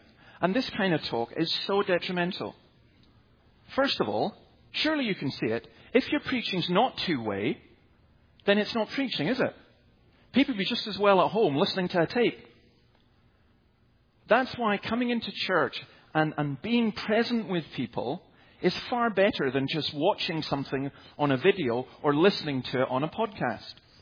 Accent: Scotland, United Kingdom; And, okay, I'm Scottish, so we're not, forgive the stereotype, we're not African Americans, you know.

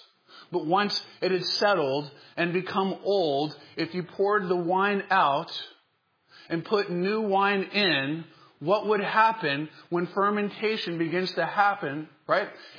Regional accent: North Carolina, United States; When I was not yet a Christian, growing up in the South in North Carolina, where cultural Christianity gives a rather poor imitation of true Christianity

